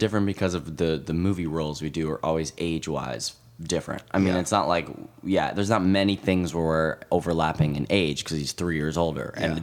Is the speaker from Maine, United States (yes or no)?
no; New York, United States; Yeah, no, we grew up in New York.